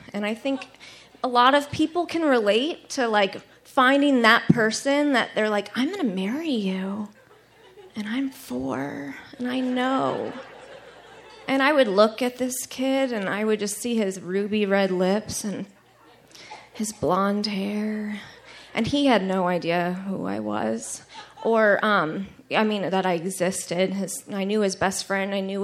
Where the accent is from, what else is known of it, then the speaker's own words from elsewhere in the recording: Chicago, Illinois, United States; moved away as an adult; now in Missoula, United States; I'm from Chicago, I moved to Jackson Hole, Wyoming on a whim to follow a boy 7 years ago, and I ended up at an MFA program here, totally random